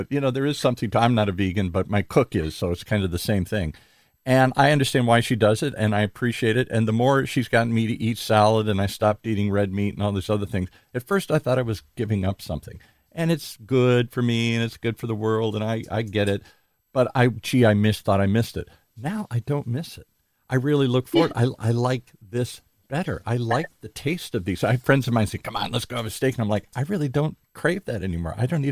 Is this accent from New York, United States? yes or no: no; Michigan, United States; When I grew up in the Midwest, oh my gosh, the sun wouldn't come out for a month on end when I was in Michigan and places like that.